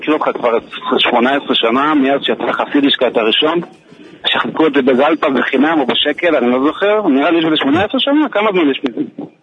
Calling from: Ashdod, Southern District, Israel; חודש טוב, אני באשדוד

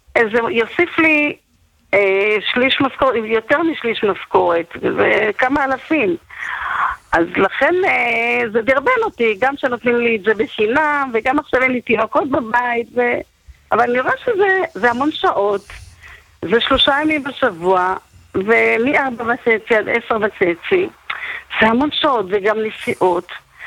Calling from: Bnei Brak, Tel Aviv District, Israel; אני מבני ברק.

